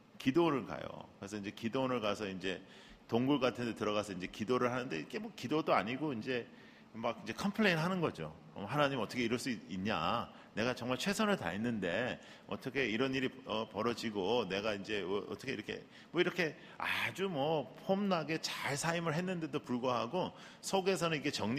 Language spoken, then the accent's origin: Korean; United States; also born or lived in South Korea; 저는 저희 아버님께서 미국에서 목회를 하셔서 이제 제가 초등학교 6학년 때 이제 미국으로 이민을 왔습니다. 그래서 이제 미국에서 컸습니다.